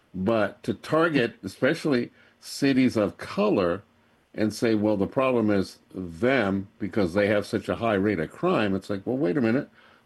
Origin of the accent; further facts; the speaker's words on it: Memphis, Tennessee, United States; But in comparison to other cities, my hometown of Memphis, regardless.